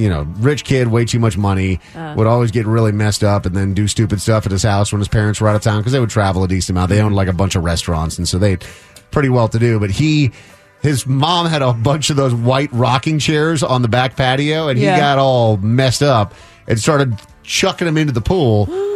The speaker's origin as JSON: {"language": "English", "region": "East Coast", "country": "United States", "tie": "born or raised there", "said": "I grew up on the East Coast, and getting that genuine sourdough bread was some mythical thing"}